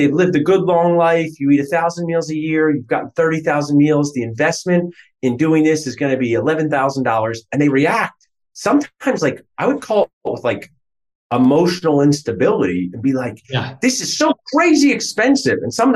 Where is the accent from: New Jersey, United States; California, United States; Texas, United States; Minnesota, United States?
New Jersey, United States; But I've been in this area my whole life. But I was born in New Jersey.